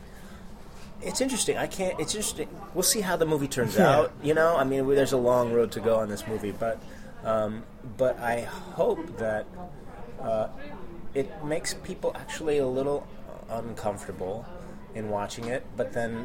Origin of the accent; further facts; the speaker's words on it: Fresno, California, United States; I grew up in Fresno, California. It was about 4 hours north of L.A., and I didn't have any family in the business or anything.